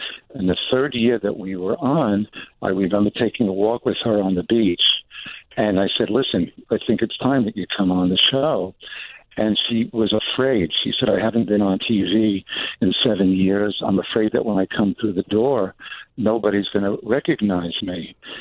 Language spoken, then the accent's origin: English; New York, United States; I'm from New York, and what I did was when I went to L.A. to do this show